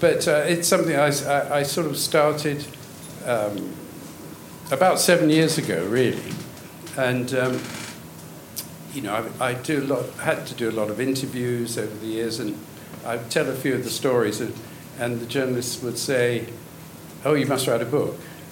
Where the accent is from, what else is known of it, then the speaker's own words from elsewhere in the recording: London, United Kingdom; born there; But in fact, I was born opposite the Houses of Parliament in St. Thomas's Hospital.